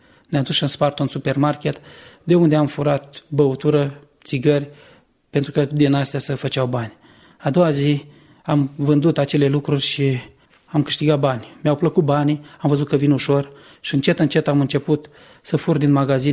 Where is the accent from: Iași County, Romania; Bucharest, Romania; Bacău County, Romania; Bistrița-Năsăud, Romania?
Bacău County, Romania; Bacău; și am 35 de ani, sunt din Bacău și m-am născut într-o familie creștin, tradițională, de cult tradițional